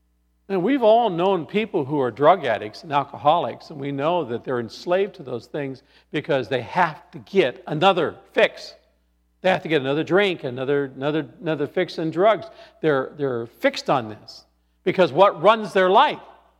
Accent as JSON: {"language": "English", "region": "Scotland", "country": "United Kingdom", "said": "I'm Scottish, so I'm not Italian"}